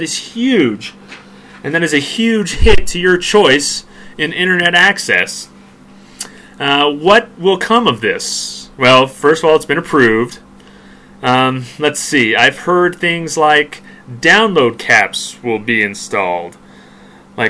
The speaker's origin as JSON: {"language": "English", "country": "United States", "said": "I'm just an American loving convenience."}